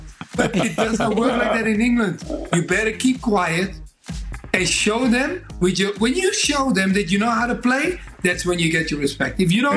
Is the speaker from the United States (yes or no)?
no; Amsterdam, North Holland, Netherlands; English is a second language; moved away; Like me, when I came from Amsterdam, I thought, I'm just coming to London, just a different city.